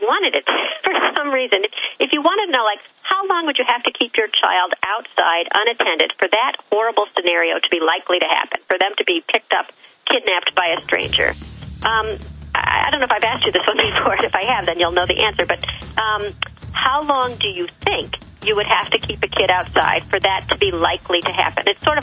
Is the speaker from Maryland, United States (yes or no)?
no; Illinois, United States; I'm from Illinois to begin with.